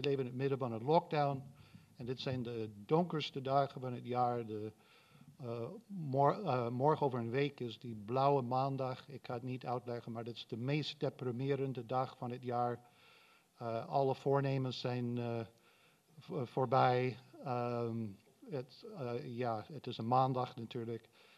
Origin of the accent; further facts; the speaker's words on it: United States; Dutch is a second language; voor diegenen die mij niet kennen. Ik kom uit Amerika, dus het spijt me, maar jullie moeten naar mijn kromme Nederlands luisteren